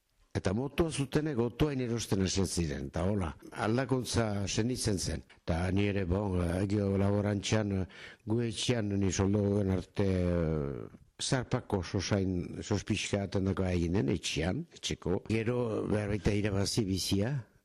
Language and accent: Basque; Saint-Jean-Pied-de-Port, Nouvelle-Aquitaine, France; Nere aurtzaroa ne jatsu garazin sortu naiz.